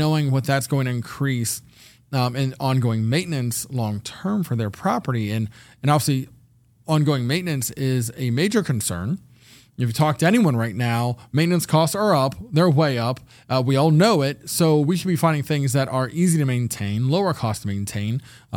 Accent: Ohio, United States; I'm from Ohio. I live in Ohio, and there's electric vehicles here.

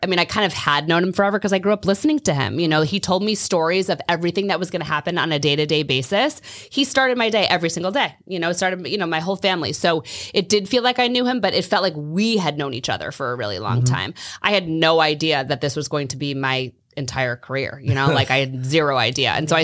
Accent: Worcester, Massachusetts, United States; also born or lived in Marblehead; But I grew up in Worcester, Massachusetts, where I lived for the first decade of my life. And then we moved to the North Shore. So I went to high school in Marblehead.

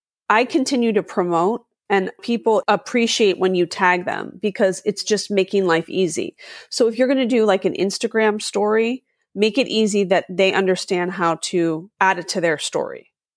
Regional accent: Philadelphia, Pennsylvania, United States; By the way, I'm from Philadelphia. I'm very direct.

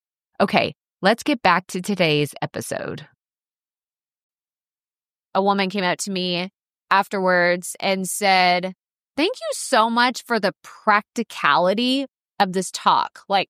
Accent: Texas, United States; And in all my years of being a Texan, I've actually never stayed at the Gaylord in Grapevine, which is super nice.

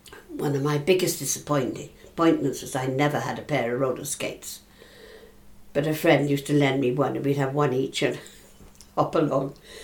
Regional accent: Cardiff, Wales, United Kingdom; I'm a Cardiff girl throughout. I was born in Roath and have never moved out of Cardiff. All my working life has been here.

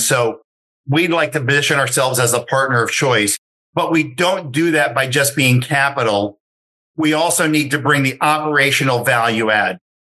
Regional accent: New York City, New York, United States; I was raised in New York City, but a vast majority of our investing is not in New York City.

